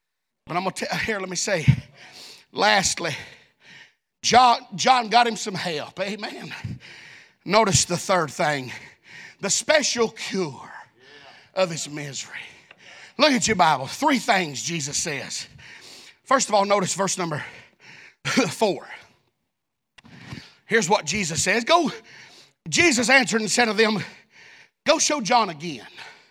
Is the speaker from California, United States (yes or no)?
no; Tennessee, United States; I was raised up in the hills of Tennessee. I'm not a hillbilly. I'm an Appalachian American.